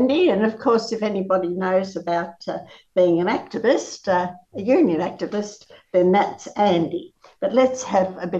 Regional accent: Sydney, New South Wales, Australia; You can tell, can't you, that I come from Sydney originally.

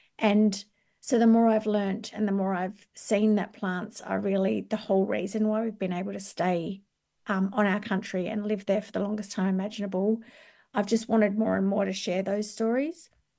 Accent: New South Wales, Australia; other community members who are Barkindji like me. So we're from Western New South Wales.

